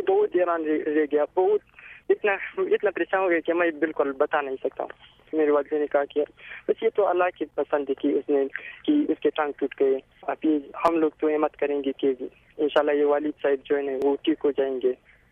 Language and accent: Urdu; Ziarat, Balochistan, Pakistan; اور میرے گھر صوبہ بلوچستان ڈسٹرکٹ زیارت میں ہے. میرا عمر جو ہے نا تقریباً 17 سال کے لگ بھگ ہے اور 19 جنوری میں پیدا ہوا ہے.